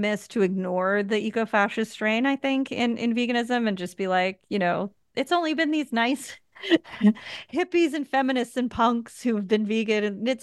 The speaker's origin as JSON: {"language": "English", "region": "New York", "country": "United States", "said": "I'm from New York, so I didn't suffer for bad pizza."}